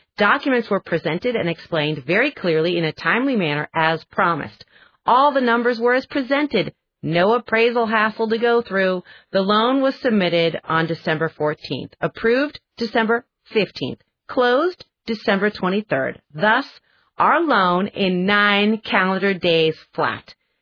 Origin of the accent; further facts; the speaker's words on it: San Francisco, California, United States; You reminded me of that is my hometown. I grew up in San Francisco.